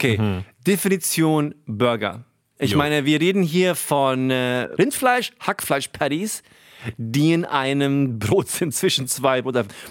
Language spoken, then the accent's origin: German; Rhineland-Palatinate, Germany; als Edis Kid auf dem Dorf aufgewachsen, als kleiner Junge sind wir ab und zu auf die Army Bases gefahren. Weil, wo ich aufgewachsen bin, Hunsrück, Landei, da gab es kein McDonald's.